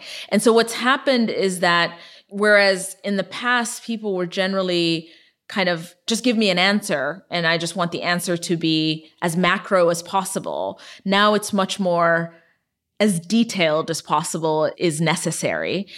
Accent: Ethiopia; born or raised there

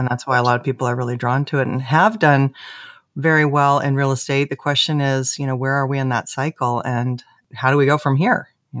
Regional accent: Seattle, Washington, United States; My hometown of Seattle is starting to see a little bit of softness

